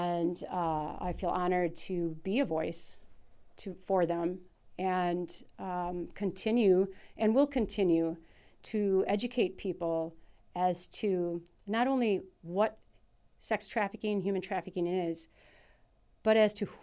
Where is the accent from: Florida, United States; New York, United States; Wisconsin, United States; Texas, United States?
Wisconsin, United States; Milwaukee; I grew up in Milwaukee. I had no idea.